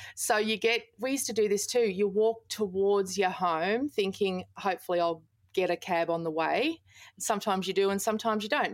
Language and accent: English; Toowoomba, Queensland, Australia; I grew up in Toowoomba in Queensland